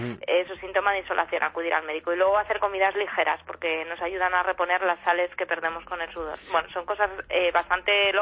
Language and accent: Spanish; Madrid, Community of Madrid, Spain; Sí, sí, yo soy madrileña de pura cepa.